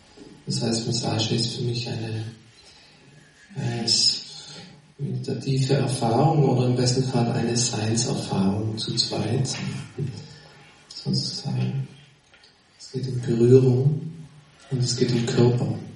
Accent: Trentino-Alto Adige, Italy; bin aus der Gegend hier, aus Südtirol. Und lebe dort mit meiner Familie, habe mittlerweile 4 Kinder.

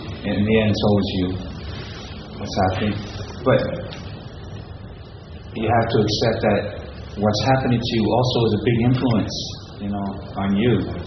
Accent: New York City, New York, United States; I grew up in New York City, multiracial section

